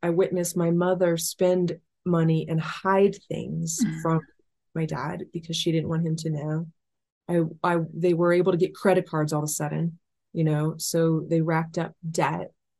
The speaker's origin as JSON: {"language": "English", "town": "Dayton", "region": "Ohio", "country": "United States", "tie": "born or raised there", "said": "So I grew up in Dayton, Ohio with a single mom who was uneducated and called herself stupid all the time, did low paying jobs."}